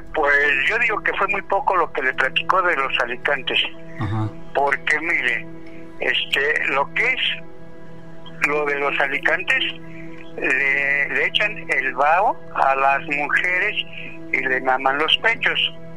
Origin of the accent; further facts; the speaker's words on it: Hidalgo, Mexico; also born or lived in State of Mexico; Yo soy nativo de Hidalgo. Uh-huh. pero viví en el Estado de México.